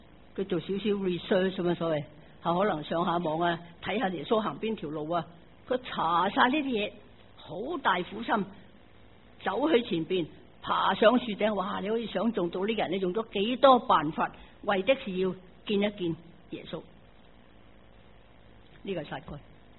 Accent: Hong Kong; 我哋香港人好叻打签噶嘛

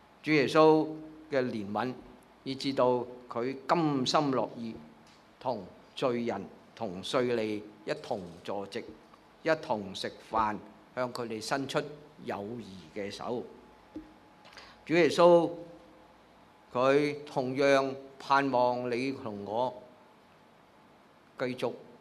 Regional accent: Hong Kong; 他们都是我们香港人的邻舍

